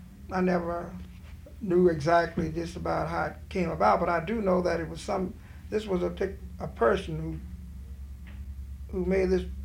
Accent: Zachary, Louisiana, United States; born there; Well, I was born here in Zachary, in the town of Zachary.

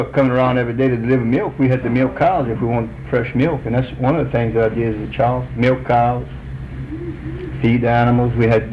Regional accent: Louisiana, United States; I was born and raised near Chitanya, Louisiana. It's a little old bitty town northeast of here.

